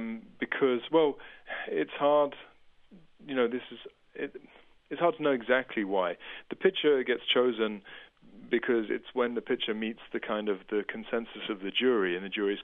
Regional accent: United Kingdom; I'm a British citizen, and we have soldiers in Afghanistan too

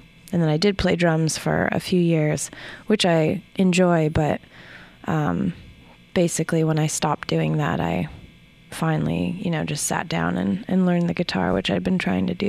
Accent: California, United States; I grew up in the East Bay, California, in a suburb pretty close to Berkeley.

